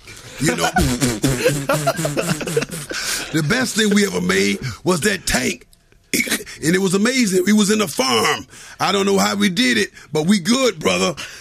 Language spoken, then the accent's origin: English; Chicago, Illinois, United States; I come from Chicago.